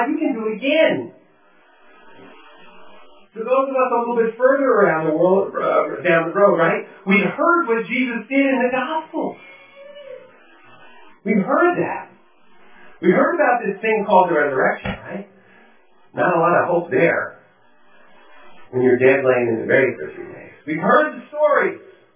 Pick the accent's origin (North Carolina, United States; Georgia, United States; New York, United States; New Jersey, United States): New Jersey, United States; and I'm originally from New Jersey, so guy is like a generic thing.